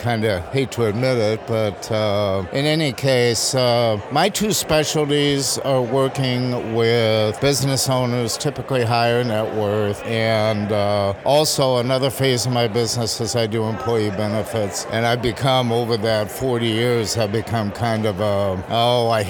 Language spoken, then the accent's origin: English; Detroit, Michigan, United States; I'm from Detroit.